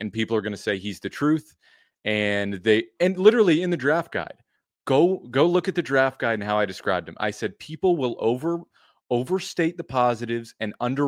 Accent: New Jersey, United States; People are too positive on the West Coast. I grew up in New Jersey where people are like, I like the Jets and I can't wait to die.

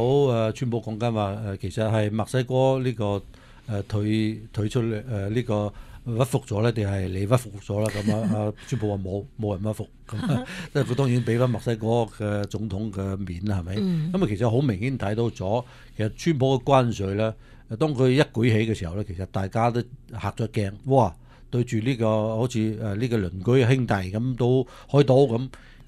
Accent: San Francisco, California, United States; 嚟检验下我哋加州啊，检验下我哋呢一个三藩市啊

